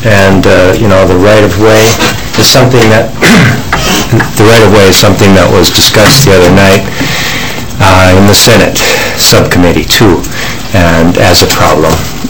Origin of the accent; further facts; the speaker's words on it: White Bear Lake, Minnesota, United States; I'm from White Bear Lake.